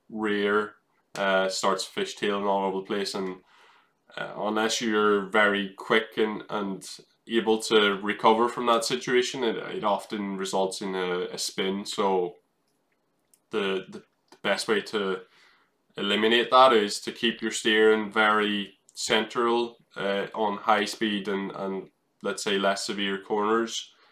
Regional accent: Ireland; that's what I grew up in Ireland, where you have bumpy tarmac.

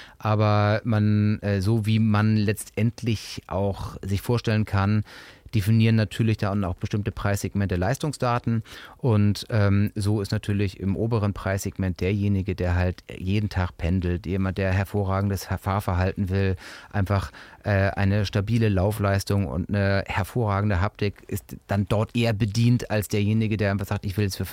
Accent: Hamburg, Germany; ich bin halt Hamburger Jung

